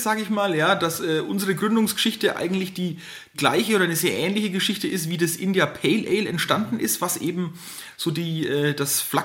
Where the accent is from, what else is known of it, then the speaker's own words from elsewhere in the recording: Bavaria, Germany; Dass man als gebürtiger Oberfranke früh mit Bier in Kontakt kommt, ist irgendwie nicht außergewöhnlich, sage ich mal.